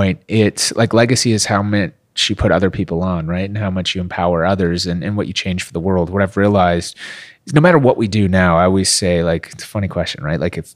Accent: Minneapolis, Minnesota, United States; now in Los Angeles, United States; I'm a kid from Minneapolis and that made it and I was living this incredible dream out here in Hollywood and LA.

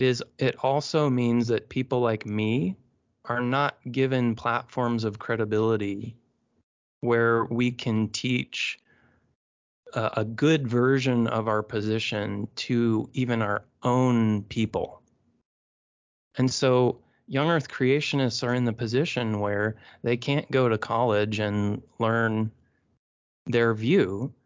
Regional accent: Lincoln, Nebraska, United States; I grew up in Lincoln, Nebraska, but maybe it was just the people I was around, my dad especially

